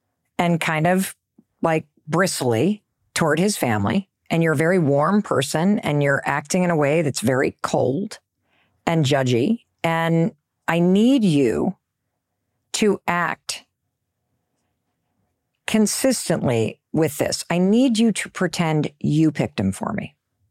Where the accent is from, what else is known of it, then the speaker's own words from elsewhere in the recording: Midwest, United States; Chris lives in the East and I grew up in the Midwest.